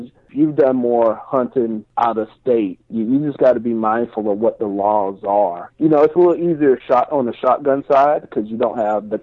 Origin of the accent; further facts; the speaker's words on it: South Carolina, United States; growing up in South Carolina, and we're from the PD area